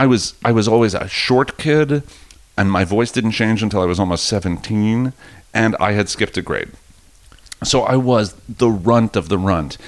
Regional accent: New York, United States; I grew up in Rockland County, and it was really, it was all nice kids.

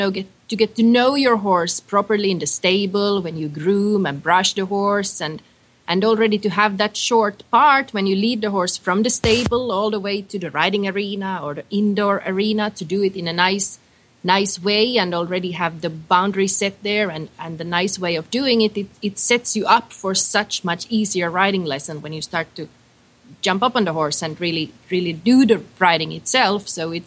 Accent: Finland; I'm originally from Finland. And now just some days ago, I got here first from Brazil and then from Uruguay.

